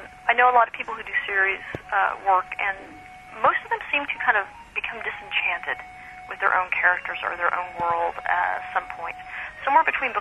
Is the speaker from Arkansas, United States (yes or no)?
yes; Little Rock, Arkansas, United States; born there; No. I was born actually in Little Rock.